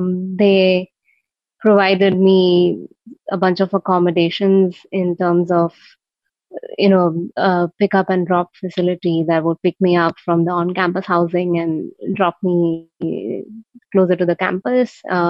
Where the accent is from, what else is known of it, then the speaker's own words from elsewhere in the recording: Mumbai, Maharashtra, India; Yeah, I am born and brought up in Mumbai in India.